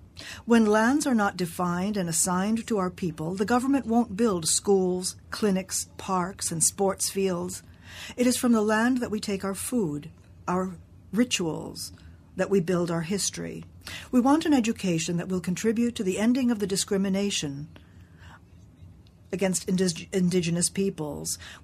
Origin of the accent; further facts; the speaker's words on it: Santa Cruz Cabrália, Bahia, Brazil; Good morning to all of you. I'm 15 years old and I'm Brazilian. I'm from the Coroa Vermelha Patasho village in Santa Cruz, Cabralia, state of Bahia.